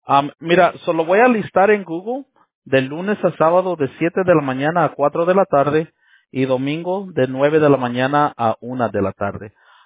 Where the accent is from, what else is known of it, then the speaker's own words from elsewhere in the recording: Lynwood, California, United States; now in Rancho Cucamonga, United States; me crié y nací allí en San Francisco, ahí en Linwood. Sí, de allá crecí. A mí ya no vivo allá, pero ahora vivo, no sé si conoces Rancho Cucamonga.